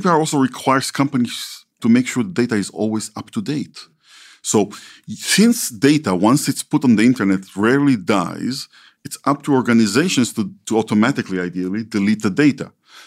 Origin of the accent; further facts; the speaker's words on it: Israel; When I was growing up in Israel